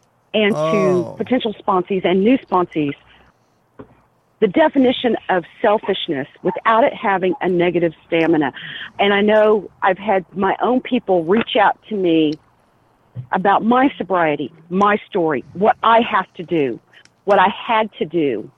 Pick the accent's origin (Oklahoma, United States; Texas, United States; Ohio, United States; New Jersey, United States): Oklahoma, United States; I'm Native American, by the way. I'm straight off the Osage Reservation, born and raised. Mm-hmm. So I'm a minority within a minority within a minority.